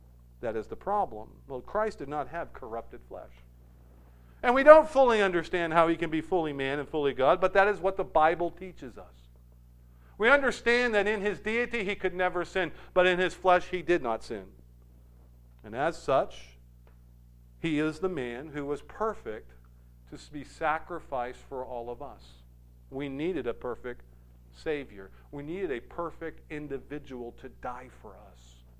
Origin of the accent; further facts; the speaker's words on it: Scotland, United Kingdom; being a Scottish man, if he came to the Scots, we would have rejected him too.